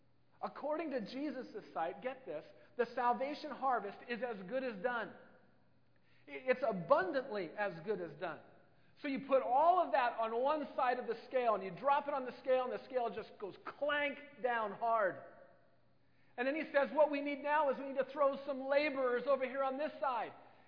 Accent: Midwest, United States; I remember growing up in the Midwest where there was a farming community all around me

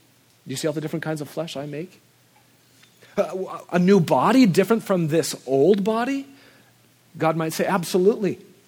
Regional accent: Nebraska, United States; I saw a lot of those growing up in Nebraska.

